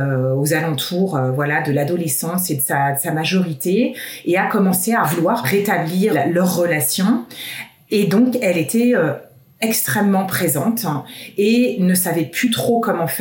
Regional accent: Paris, Île-de-France, France; moi, en tant que Parisienne, me laisse pas du tout indifférente.

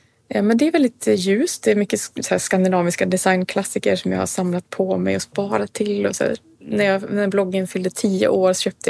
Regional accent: Norrland, Sweden; och jag kommer ju från Norrland. Där är det mörkt väldigt stora delar av året.

